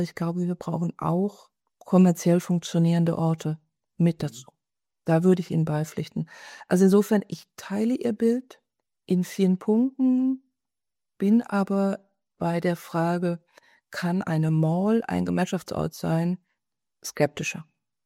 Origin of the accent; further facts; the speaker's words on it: West Germany, Germany; now in Leipzig, Germany; ich bin eine Westdeutsche, habe aber vorher schon in Ostdeutschland gearbeitet und gelebt.